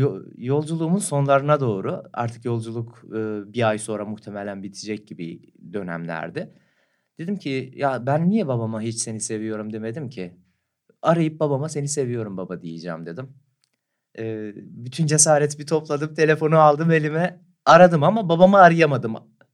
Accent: Muş, Muş Province, Turkey; Evet, Muş'ta doğdum, büyüdüm ve çocukluğumdan beri hep çalıştım ben.

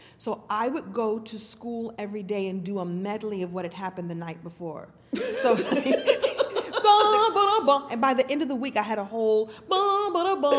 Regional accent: Brooklyn, New York, United States; I grew up in Brooklyn. I'm from Flatbush. I started out in Crown Heights and then I was in Flatbush.

